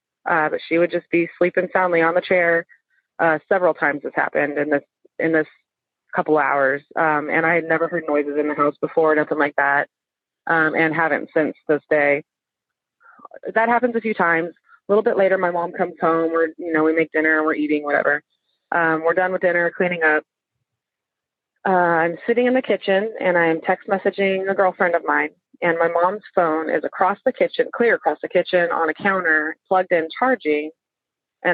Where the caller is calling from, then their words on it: Austin, Texas, United States; also born or lived in Southern California; I'm calling from the Austin, Texas area.